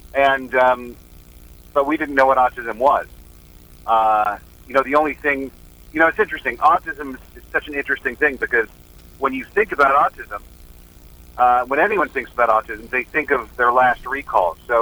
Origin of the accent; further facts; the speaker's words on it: Hollywood, California, United States; Well, I did. I grew up basically in Hollywood.